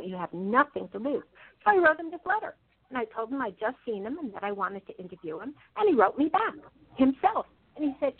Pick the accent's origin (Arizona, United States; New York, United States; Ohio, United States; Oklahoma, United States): New York, United States; New York City; I grew up in New York City. I belonged to a teen fashion group put on by a local department store.